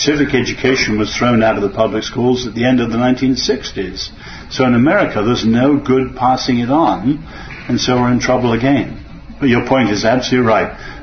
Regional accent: England, United Kingdom; I grew up in England too.

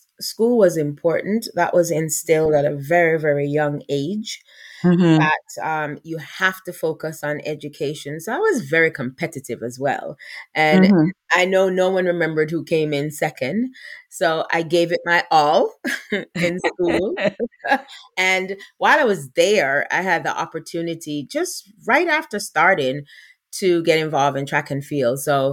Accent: Morant Bay, Saint Thomas, Jamaica; also born or lived in Kingston; I hail from the East and from the beautiful, beautiful parish of St. Thomas. I was born in Kingston and raised in the parish of St. Thomas.

